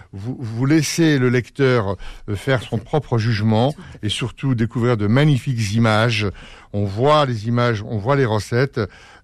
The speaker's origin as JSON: {"language": "French", "country": "Algeria", "said": "on est algérien"}